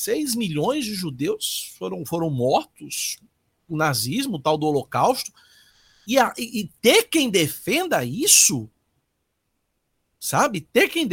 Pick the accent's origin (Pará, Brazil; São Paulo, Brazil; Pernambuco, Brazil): Pernambuco, Brazil; Recife; born there; Pernambucano, nasci em Recife.